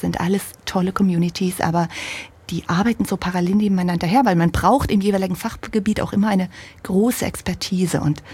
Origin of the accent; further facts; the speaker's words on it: Germany; na, ich bin ja ein Kind der DDR. In einem kleinen Dorf aufgewachsen, 500 Meter vom Sperrgebiet.